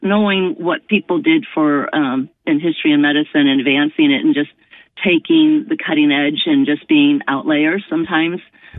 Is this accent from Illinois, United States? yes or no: yes; Carbondale, Illinois, United States; we were driving back to my hometown of Carbondale, Illinois